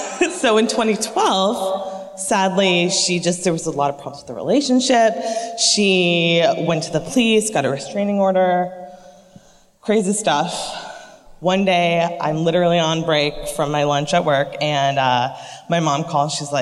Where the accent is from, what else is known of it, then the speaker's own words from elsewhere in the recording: Orlando, Florida, United States; So I'm actually from Orlando.